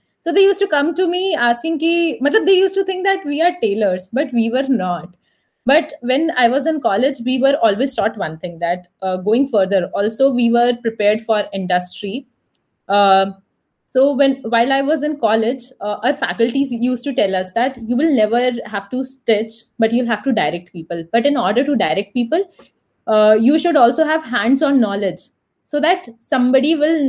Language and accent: English; Kanpur, Uttar Pradesh, India; And my hometown is in Kanpur, and Kanpur has IIT.